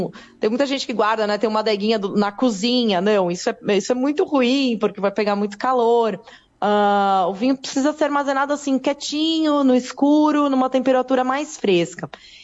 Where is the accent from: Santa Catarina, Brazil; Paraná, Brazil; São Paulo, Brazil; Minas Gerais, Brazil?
São Paulo, Brazil; Olha, eu moro no sul, né? Mas eu sou de São Paulo